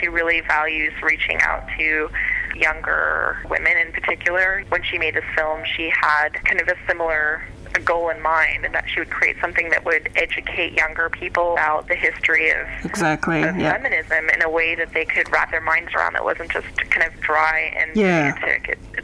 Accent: Austin, Texas, United States; I'm from Austin originally.

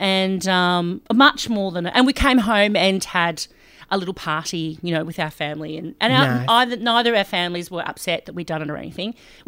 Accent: Australia; and Mark and I like, in the lift going, well, we're from Australia and we knew.

